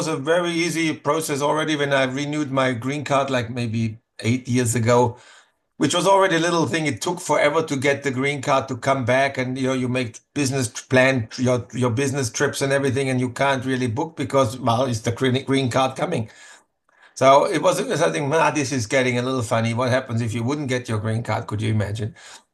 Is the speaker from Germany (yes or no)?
yes; Germany; English is a second language; now in United States; Germany originally, that's right.